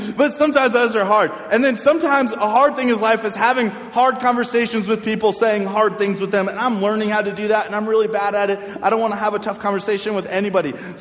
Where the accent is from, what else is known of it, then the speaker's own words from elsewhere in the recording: Arizona, United States; You guys realize, like, people from Arizona don't have an accent, right? Like, we just straight speak